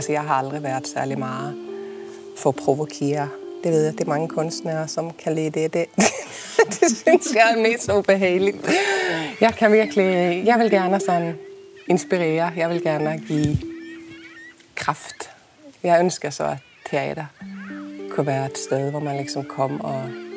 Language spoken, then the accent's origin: Danish; Sweden; Danish is a second language; moved away as an adult; now in Denmark; Jeg kommer fra Sverige oprindeligt, men jeg har faktisk boet i Danmark i 20 år nu. Jeg flytter det herhen, fordi jeg starter på teaterskolen i København som instruktør